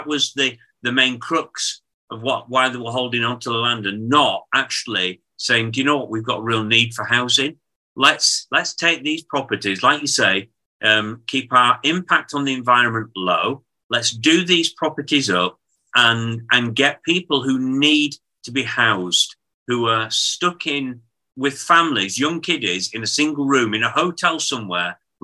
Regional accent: Bradford, Yorkshire and the Humber, United Kingdom; I mean, I come from Bradford originally. I originate from Bradford.

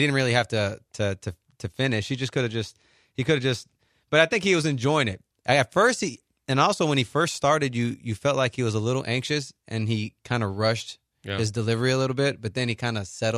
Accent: Texas, United States; I'm one of those guys, being a guy who was, you know, born and raised in Texas.

